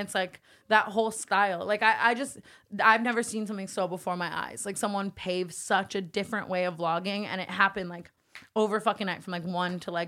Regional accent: Las Vegas, Nevada, United States; Like, I came from Vegas. I hated my family. I hated my life.

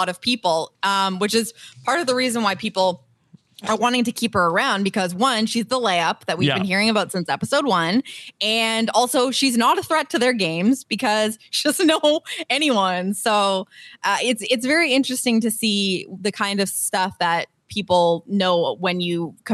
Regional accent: Canada; I mean, again, I am also a Canadian and I don't know my American history.

